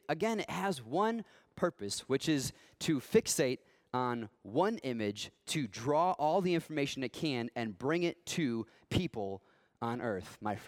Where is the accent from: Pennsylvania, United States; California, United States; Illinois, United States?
Illinois, United States; Chicago; Nothing good comes from Chicago. That's what I meant to say. I'm from Chicago, so I can say that.